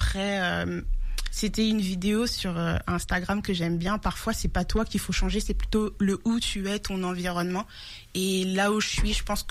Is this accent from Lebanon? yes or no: no; France; je suis née en France. Donc je dis que je suis franco-béninoise parce que mon père il vit au Bénin, donc une fois par an je vais voir mon père, mais c'est vrai que j'ai grandi en France, donc j'ai plutôt la mentalité française